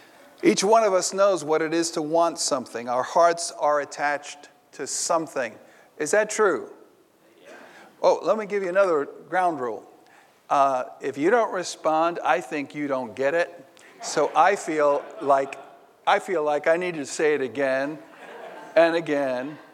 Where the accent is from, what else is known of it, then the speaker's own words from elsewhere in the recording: New York, United States; I'm from New York, so I speak fluent sarcasm.